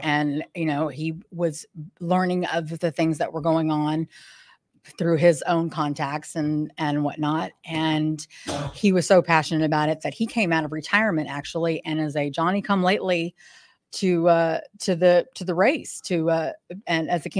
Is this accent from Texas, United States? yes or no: yes; Houston, Texas, United States; I'm from Houston, born and raised.